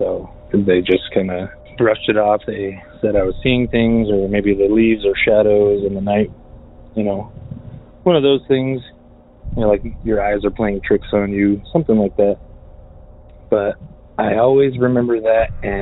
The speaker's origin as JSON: {"language": "English", "town": "Albuquerque", "region": "New Mexico", "country": "United States", "said": "I'm from Albuquerque, New Mexico."}